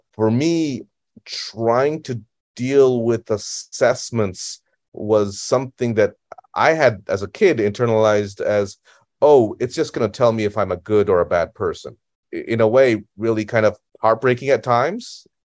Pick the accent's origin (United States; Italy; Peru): Italy; I grew up in Italy.